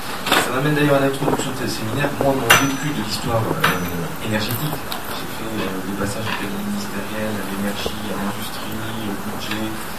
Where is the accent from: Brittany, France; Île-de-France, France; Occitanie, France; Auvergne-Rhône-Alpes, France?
Occitanie, France; Béziers; moi je suis originaire de Béziers